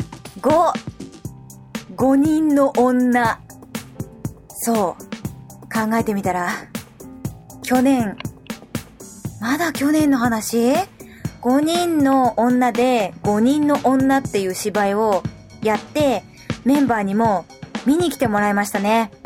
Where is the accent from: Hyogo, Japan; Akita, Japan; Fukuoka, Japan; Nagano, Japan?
Nagano, Japan; の生まれ育った長野は信州。